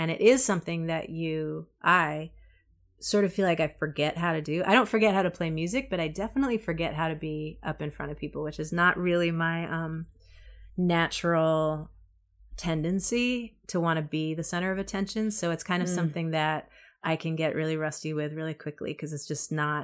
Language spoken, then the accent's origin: English; Brooklyn, New York, United States; I was such a city girl. And I'm from Brooklyn and I never wanted to leave Brooklyn.